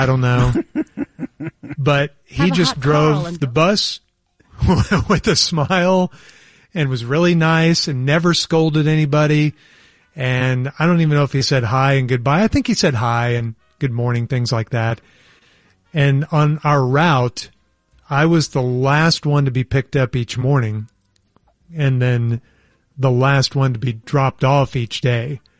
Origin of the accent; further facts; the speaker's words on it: Amarillo, Texas, United States; born there; also born or lived in Enid, Oklahoma; Well, I was born in Amarillo.